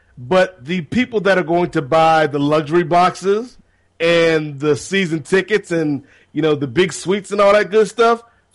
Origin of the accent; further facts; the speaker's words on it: Atlanta, Georgia, United States; born there; Like I was born in Atlanta. You know, I have fond memories for Atlanta